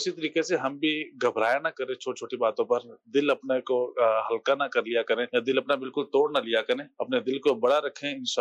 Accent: Gujranwala, Punjab, Pakistan; عرض کر رہا ہوں. میرا تعلق گوجرانوالہ سے ہے.

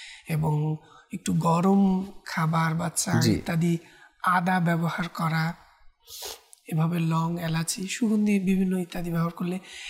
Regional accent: Dhaka, Dhaka Division, Bangladesh; also born or lived in Bagerhat / Khulna; তো সেখানে আমার গ্রামের বাড়ি, কিন্তু আমার যখন ছোট, যেহেতু আমার আব্বু বদলি হতেন চাকরি জীবনে, তো খুলনার পর থেকে ঢাকায় বদলি হওয়ার পর থেকেই ছোটবেলা থেকে ঢাকাতে বেড়ে ওঠা এবং এখন পর্যন্ত ঢাকায়।

